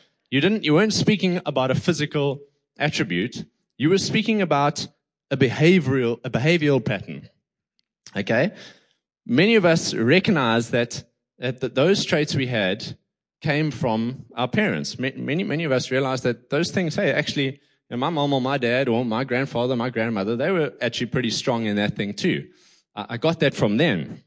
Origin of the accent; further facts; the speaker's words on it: United States; Sorry, I'm very American.